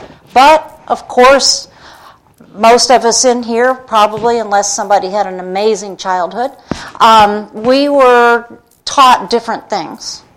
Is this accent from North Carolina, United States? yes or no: yes; Asheville, North Carolina, United States; from Asheville. Beautiful drive here today.